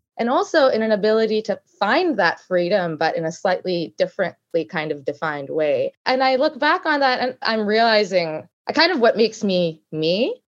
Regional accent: Canada; also born or lived in United States; So I was until recently based in the US. Hmm. I grew up in Canada, went to undergrad in Toronto and went to law school and then worked for quite a few years in the States, mainly on the East Coast, and then returned back

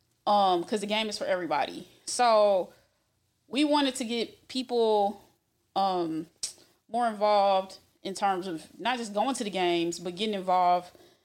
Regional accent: Atlanta, Georgia, United States; I'm from Atlanta.

